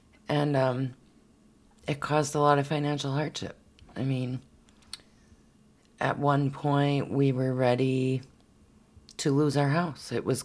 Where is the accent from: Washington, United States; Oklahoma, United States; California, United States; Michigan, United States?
Michigan, United States; Houghton; Well, we're originally from the UP of Houghton, or UP. Start over. The UP of Michigan. We're up from the Houghton Hancock area.